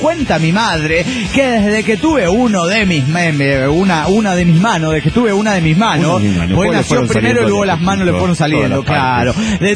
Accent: Managua, Nicaragua; de Managua, Nicaragua!

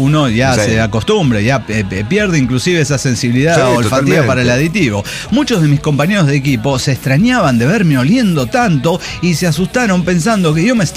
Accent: Guadalajara, Jalisco, Mexico; Pero soy la enfermera tapatía.

